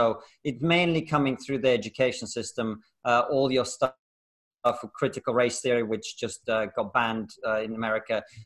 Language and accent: English; Russia; I come from Russia. My grandparents were born in the Soviet gulag for political prisoners.